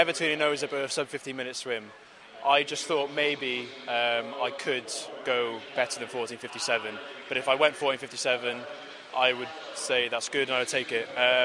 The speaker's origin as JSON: {"language": "English", "country": "United Kingdom", "said": "No, I'm British. I'm swimming for Great Britain."}